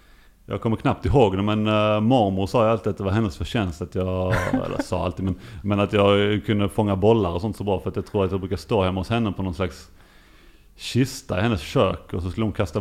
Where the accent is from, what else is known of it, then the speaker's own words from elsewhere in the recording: Lund, Skåne, Sweden; also born or lived in Ystad; Alltså jag är ju uppvuxen i Lund och på Klostergården där mina föräldrar bor fortfarande.